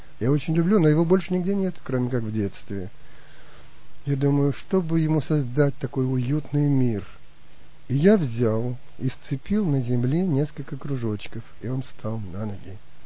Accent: China; детство провел в Китае

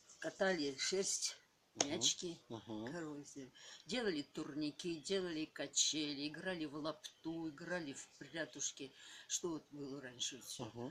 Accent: Glavny, Kemerovo Oblast, Russia; born there; Родилась в 41 году в Кемеровской области, Сульский район, поселок Главный был.

